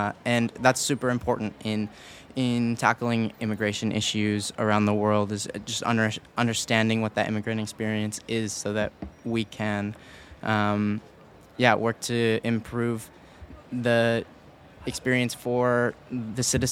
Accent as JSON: {"language": "English", "country": "United States", "lives_now": "Spain", "said": "I'm from the United States"}